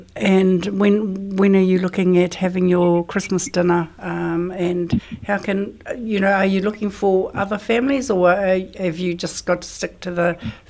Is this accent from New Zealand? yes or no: yes; Otorohanga, Waikato, New Zealand; I grew up in Otorohanga.